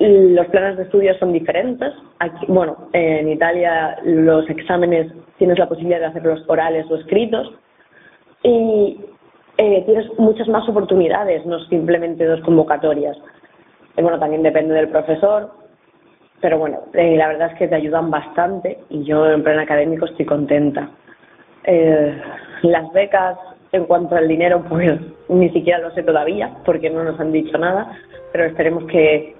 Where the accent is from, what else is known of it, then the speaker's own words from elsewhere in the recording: Spain; now in Pisa, Italy; Aquí además tenemos la suerte de que somos muchos españoles.